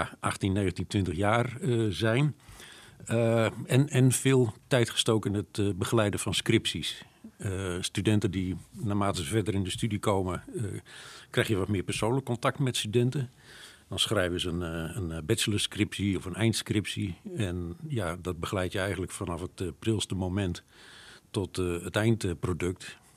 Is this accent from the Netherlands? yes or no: yes; Leeuwarden, Friesland, Netherlands; also born or lived in Zutphen; Dus als mensen vragen van waar kom je vandaan, dan zeg ik toch eerder Leeuwarden dan Zutphen.